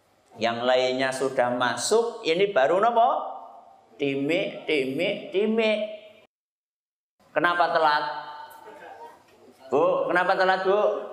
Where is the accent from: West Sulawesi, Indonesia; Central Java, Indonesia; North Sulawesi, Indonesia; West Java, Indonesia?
Central Java, Indonesia; Purbalingga; also born or lived in Medina, Saudi Arabia; karena saya wong Purbalingga, ora ngapak, ora kepenak.